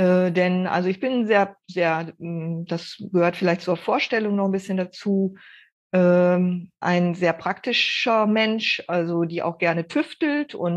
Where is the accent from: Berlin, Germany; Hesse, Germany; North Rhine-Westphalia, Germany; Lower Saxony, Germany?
Lower Saxony, Germany; Osnabrück; born there; moved away as an adult; Ich bin eigentlich gebürtige Osnabrückerin und damals dann wegen Studium meines Mannes und so sind wir hier gelandet und fühlen uns hier pudelwohl.